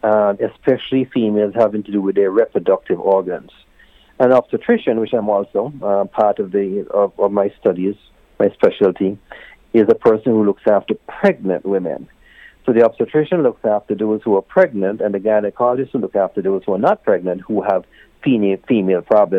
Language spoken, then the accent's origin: English; Antigua & Barbuda; also born or lived in Canada; So, I'm born and raised in Antigua, and then I went away to Canada, where I studied and specialized in obstetrics and gynecology.